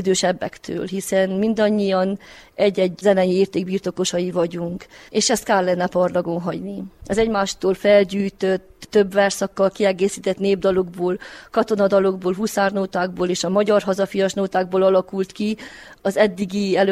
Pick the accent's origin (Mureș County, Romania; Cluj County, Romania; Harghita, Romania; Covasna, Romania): Harghita, Romania; Racu; now in Siculeni, Romania; csikrákosi szülött, Madéfalván élek, a munkám szülőfalumhoz köt, itt tanítok, immár 90 óta